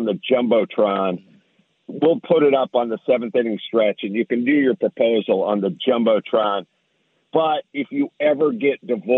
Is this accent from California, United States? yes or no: yes; California, United States; I'm from California. All we do is, you know, conserve water.